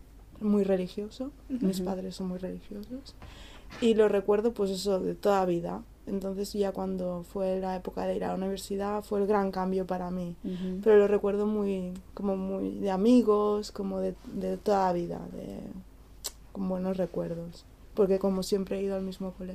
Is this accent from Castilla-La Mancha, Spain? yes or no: no; Lleida, Catalonia, Spain; born there; Yo nací en Lleida, es un pueblo de Cataluña, del norte de España. Y bueno, en Lleida. Vivo en un pueblecito, pero vivo, es Lleida.